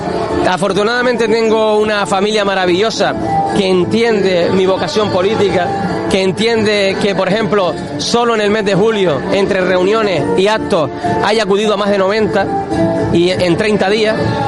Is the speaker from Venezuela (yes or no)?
no; Morro Jable, Canary Islands, Spain; yo soy del pueblo de Morrojable, pero soy alcalde de Pájara, y eso no se me olvida.